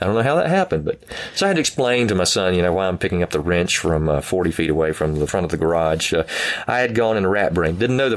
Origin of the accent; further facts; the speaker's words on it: Southern United States, United States; accent: southern; hearing my southern accent and go, I'd love to hear what that sounded like, southern twang